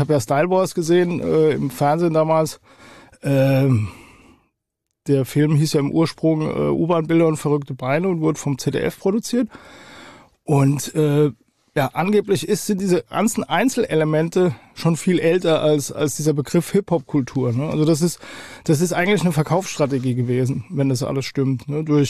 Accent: Hattersheim am Main, Hesse, Germany; also born or lived in Hofheim am Taunus; Nee, ich bin aus Hattersheim-Okriftel, das ist so ein kleines Kaff im Main-Taunus-Kreis. Mhm. Und geboren bin ich in Hofheim.

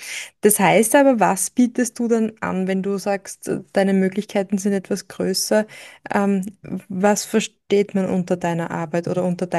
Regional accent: Austria; bei uns in Österreich

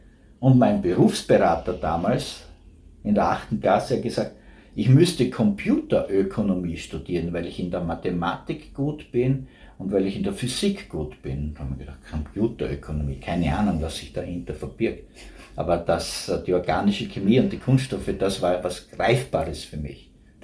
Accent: Styria, Austria; Ich komme aus der Oststeiermark, wo in meinem Ort waren wir knappe 2000 Einwohner.

